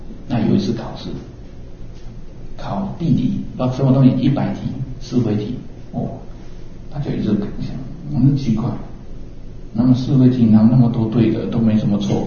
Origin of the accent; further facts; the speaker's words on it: Taiwan; 以我们台湾人这种这吸引那里